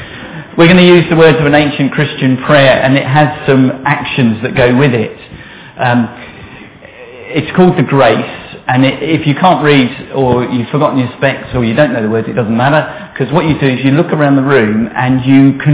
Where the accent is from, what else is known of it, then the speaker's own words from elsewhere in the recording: England, United Kingdom; because we're English, we're Johnny come latelys to this